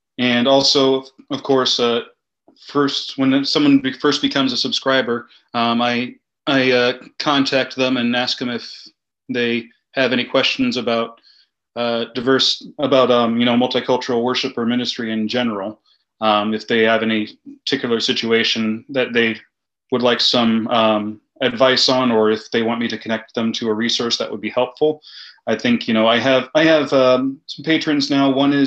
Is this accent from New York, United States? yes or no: no; Wheaton, Illinois, United States; Because I grew up in Wheaton and I had a very passionate White Sox fan friend from Glen Ellen who convinced me to join him in liking and cheering for the White Sox.